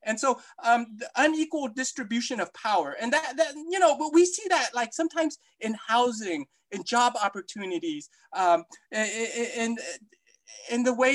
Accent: Aurora, Colorado, United States; I was a kid growing up in Aurora, Colorado in the 80s. Man, that was like about 5 Asians in that whole school.

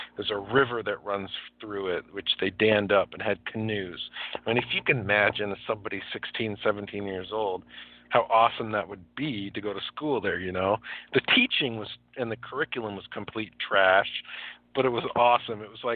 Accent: Clovis, New Mexico, United States; born there; I was born in Clovis, New Mexico

